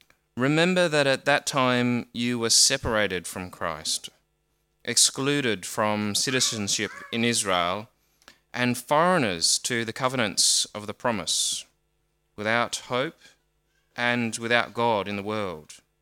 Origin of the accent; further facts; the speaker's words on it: Queensland, Australia; And I'm like, what's that? I'm from Queensland.